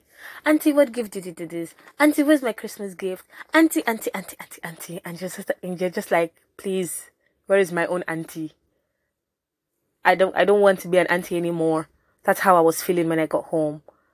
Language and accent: English; Benin City, Edo, Nigeria; I'm not a Bini girl, but I grew up in Bini. I spent most of my life in Bini.